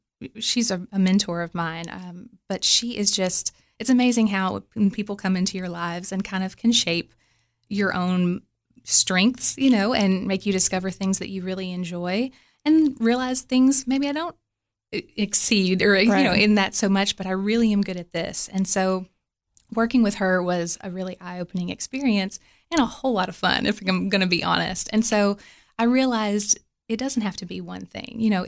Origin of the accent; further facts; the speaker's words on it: Cookeville, Tennessee, United States; I am excited to bring those skills to the table to better Cookeville. To put those in effect for my hometown.